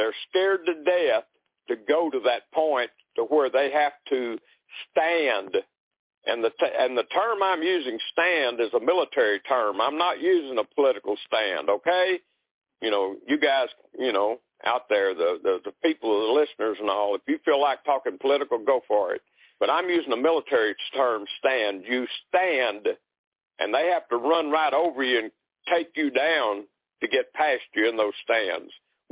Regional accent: the South, United States; And I'm from the South, so that's how I talk, okay?

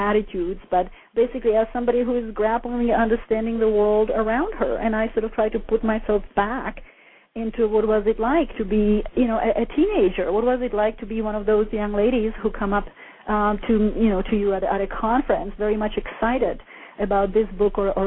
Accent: Canada; English is a second language; now in United States; actually I came from Canada and then to the United States. You know, as a young woman, I didn't start learning English until I was 15.

